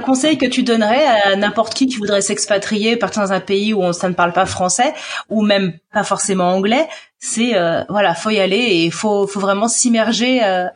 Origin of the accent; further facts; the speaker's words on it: France; now in Poland; Je suis français, mais je parle polonais.